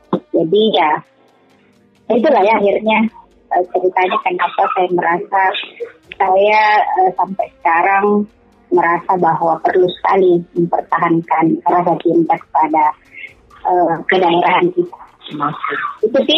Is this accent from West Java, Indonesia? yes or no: no; Bone, South Sulawesi, Indonesia; Oh saya kebetulan orang Bugis pak, saya ya sebenarnya dari Bone saja.